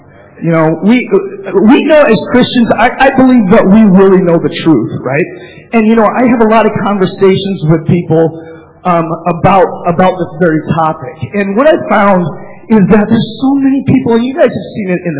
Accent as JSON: {"language": "English", "region": "South Dakota", "country": "United States", "tie": "born or raised there", "said": "when people find out that I am half Japanese and I grew up in South Dakota, a lot of them think that I'm a rancher who raises teriyaki beef."}